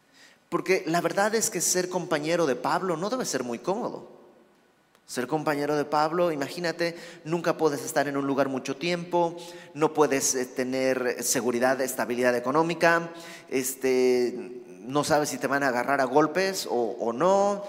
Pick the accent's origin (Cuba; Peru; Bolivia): Bolivia; now in Mexico; antes de venir a México, yo vivía en mi país, vivía en Bolivia